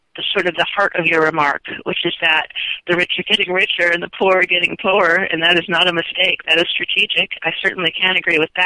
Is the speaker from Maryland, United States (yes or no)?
no; California, United States; I'm from California, and pretty much everyone I knew was on what we believed to be the right track